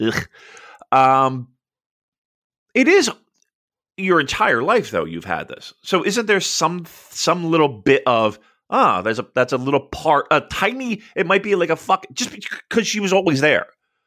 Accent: United States; Listen, look, I'm an American from afar, and I do have a little bit of a cold, everyone.

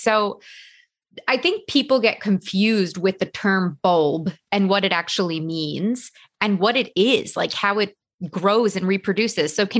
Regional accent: New York, United States; So I'm from New York.

